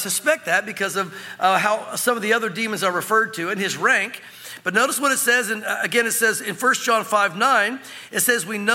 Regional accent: the South, United States; because of confusions I had growing up in the South.

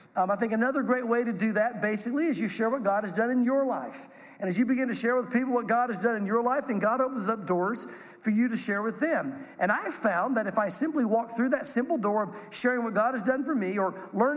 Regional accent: Tennessee, United States; Now, we're from the South. We're from Tennessee.

